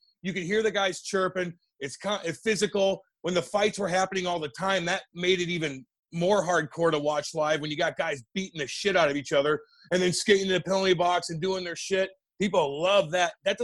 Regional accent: Eureka, Missouri, United States; God's country.

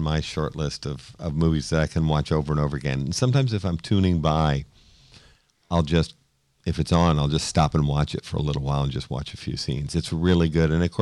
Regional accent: Boston, Massachusetts, United States; we were raised Catholic up in Boston.

